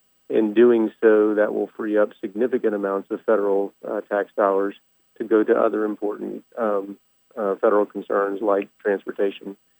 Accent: Richmond, Virginia, United States; I'm from Central Virginia. I was born and raised here in the Richmond area.

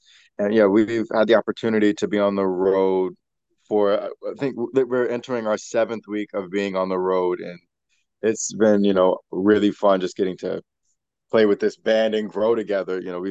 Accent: Miami, Florida, United States; So I am from Miami, Florida, and that's where I first started playing music.

